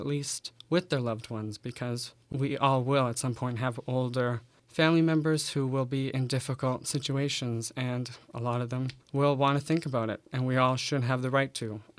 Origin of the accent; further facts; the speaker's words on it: Ottawa, Ontario, Canada; I know my grandma was one of the first people in Ottawa. That's my hometown.